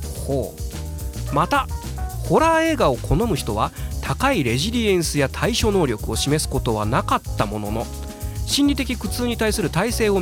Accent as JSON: {"language": "Japanese", "region": "Fukuoka", "country": "Japan", "tie": "born or raised there", "said": "地元が九州福岡ですので、ちょうどね福岡の僕が大学時代に過ごしてた町なんかはね、冠水しておりまして、"}